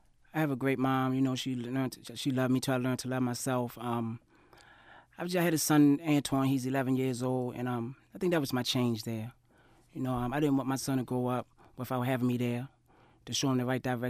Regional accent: Baltimore, Maryland, United States; East Baltimore, Bond, and Preston.

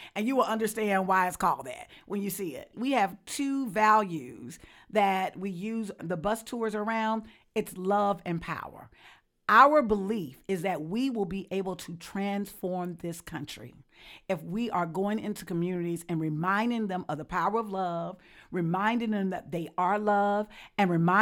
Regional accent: Selma, Alabama, United States; when I go to Brussels or I go to South Africa, I'm constantly hearing people, when I say I'm from Selma, that talk about how inspired they were of the civil rights movement.

